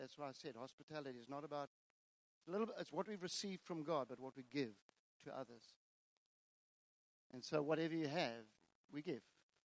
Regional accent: Pretoria, Gauteng, South Africa; born there; So, my story began 1959. I was born in Pretoria

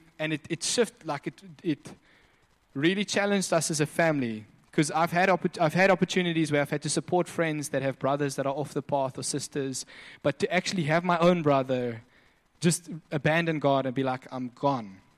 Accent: Namibia; we grew up in Namibia

